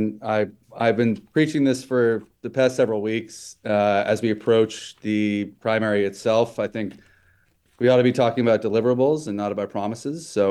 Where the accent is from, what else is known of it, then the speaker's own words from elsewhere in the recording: Connecticut, United States; moved away; So I went to school in New Hampshire. I was raised in Connecticut.